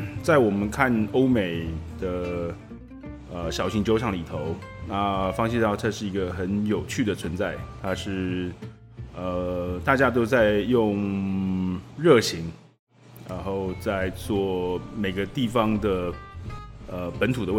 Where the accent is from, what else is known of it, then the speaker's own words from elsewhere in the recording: United States; moved away as an adult; now in Taiwan; 对，小时候在美国长大。